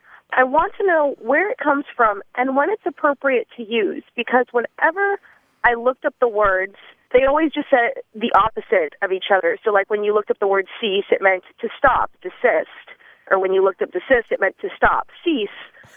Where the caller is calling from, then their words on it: Tallahassee, Florida, United States; I'm calling from Tallahassee.